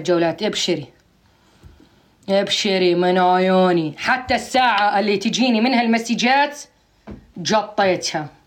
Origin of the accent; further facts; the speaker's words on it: Aleppo, Aleppo Governorate, Syria; حبابة أنا حلبية والنعم بالحلبة، خلاص عادي حلبية وديرية عادي